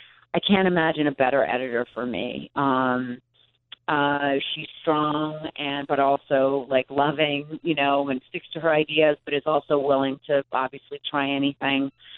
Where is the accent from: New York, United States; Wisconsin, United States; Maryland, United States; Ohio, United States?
New York, United States; Manhattan; I mean, God, I grew up in Manhattan. I could have watched it when I was 9.